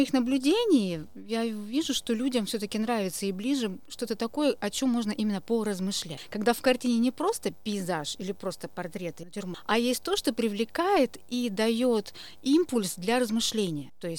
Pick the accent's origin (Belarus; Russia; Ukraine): Russia; Urals; у меня родственники там все, и мы вообще родом с Урала.